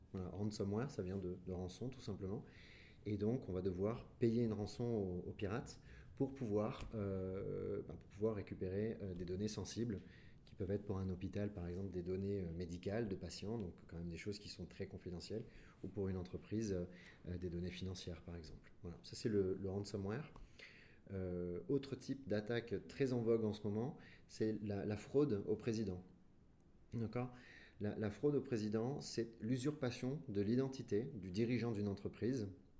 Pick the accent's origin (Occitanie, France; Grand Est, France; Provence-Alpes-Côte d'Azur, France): Provence-Alpes-Côte d'Azur, France; Marseille; born there; Eh bien, je suis né à Marseille et j'ai fait le tour du monde dans la tech.